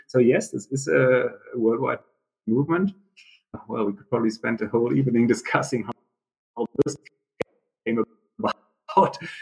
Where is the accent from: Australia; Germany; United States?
Germany; western Germany; I grew up in Western Germany, we didn't want socialism